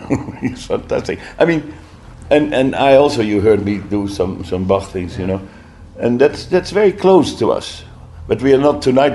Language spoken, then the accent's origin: English; Netherlands; oh, you are the band from Holland playing tomorrow? Yeah, we say, yeah.